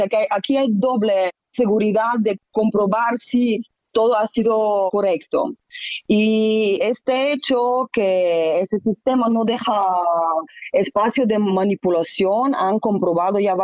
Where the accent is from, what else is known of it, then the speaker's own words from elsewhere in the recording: Slovenia; Spanish is a second language; debido a que en el viejo continente, ¿no?, yo soy de Eslovenia, todavía votamos de forma manual